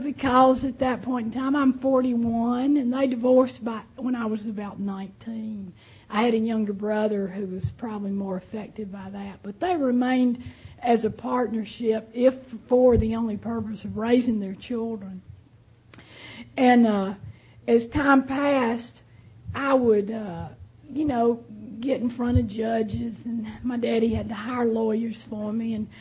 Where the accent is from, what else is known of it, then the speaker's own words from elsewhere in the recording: Alabama, United States; I got a history of growing up in the South, and but I didn't think you knew that. Anyway, I grew up in Alabama, and we happened to live in a county where there was no allowances for drinking